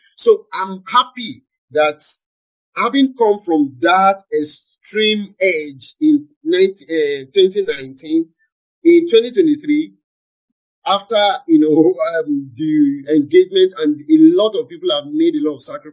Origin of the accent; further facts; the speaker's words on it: Nigeria; So I would say that as a Nigerian, I'm proud of what eventually came out.